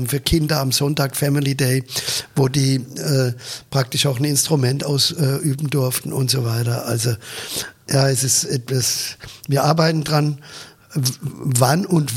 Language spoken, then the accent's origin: German; Southern Germany, Germany; also muss ich als Süddeutscher feststellen